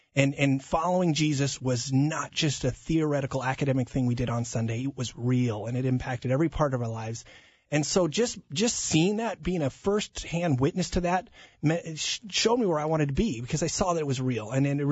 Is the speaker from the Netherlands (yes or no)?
yes; Amsterdam, North Holland, Netherlands; we were both born and raised in Amsterdam. We lived in a small apartment on the edge of the red light district.